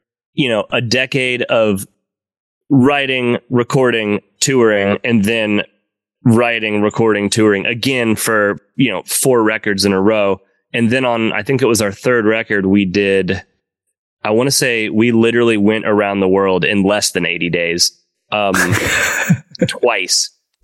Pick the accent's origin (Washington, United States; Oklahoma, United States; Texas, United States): Oklahoma, United States; moved away as an adult; now in Los Angeles, United States; I tried LA out eventually. I'm from Oklahoma. I stayed there as long as I could, but I did eventually move to LA in 2010.